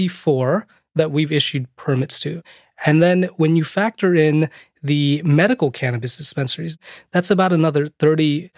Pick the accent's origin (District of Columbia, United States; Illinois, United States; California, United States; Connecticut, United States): California, United States; San Francisco; But if you ask the people I grew up with in the Tenderloin, they would say, yeah, you know what?